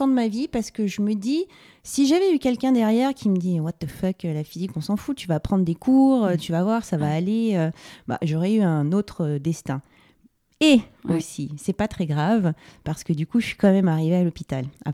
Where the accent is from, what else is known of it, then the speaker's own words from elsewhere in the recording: Hyères, Provence-Alpes-Côte d'Azur, France; also born or lived in Paris; Alors, je suis née à Paris, dans une famille où il y avait déjà une grande sœur. Et puis, assez rapidement, on est parti vivre dans le sud, dans le Var, à Hyères.